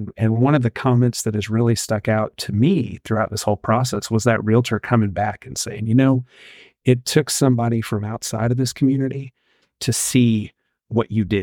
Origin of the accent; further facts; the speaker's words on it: Mississippi, United States; now in Texas; I'm from the Mississippi Gulf Coast, and that's a pork-heavy state.